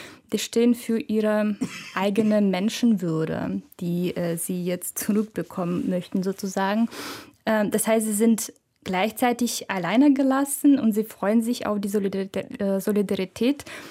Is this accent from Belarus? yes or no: yes; Belarus; Eine Freundin von mir, da haben wir zusammen studiert in Minsk. Ich komme ja selbst aus Belarus.